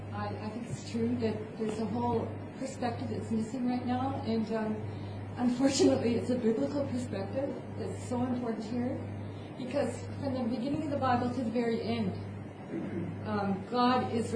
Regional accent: Canada; I'm from Canada

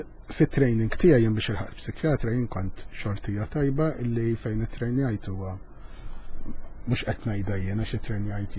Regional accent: Rabat, Gozo, Malta; Jien dejjem naqta jiena ġej mir-Rabat Għawdex u aħna kollox bi kbir u għandna ġiex parroċċi u ġiex qaddisin.

